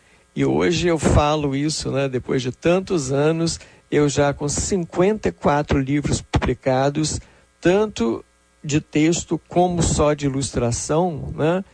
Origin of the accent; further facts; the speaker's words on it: Rio de Janeiro, Brazil; eu sou carioca, sou nascido e criado aqui no Rio de Janeiro.